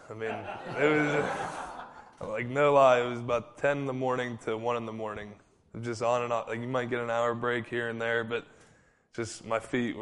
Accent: Pittsburgh, Pennsylvania, United States; Growing up, I grew up in Pittsburgh, so it was Jerome Bettis, the running back.

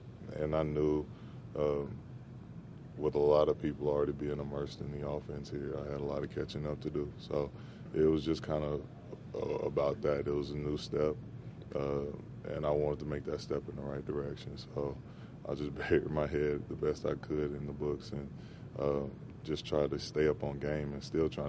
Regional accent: Atlanta, Georgia, United States; So, you know, I grew up on the Falcons. Everybody around there grew up on the Falcons. That's kind of all you know in Atlanta. That's the only team we really got.

